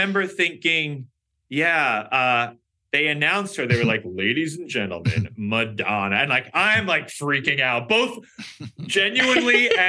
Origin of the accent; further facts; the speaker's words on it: New York, United States; the Giants are my home team. I'm a New Yorker.